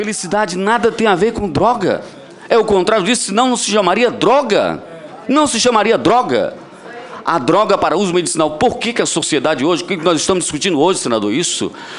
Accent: Fortaleza, Ceará, Brazil; Eu sou de Fortaleza

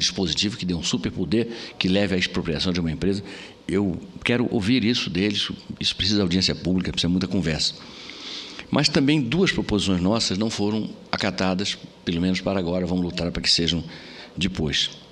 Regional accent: Amazonas, Brazil; abordar alguns temas que são da minha terra

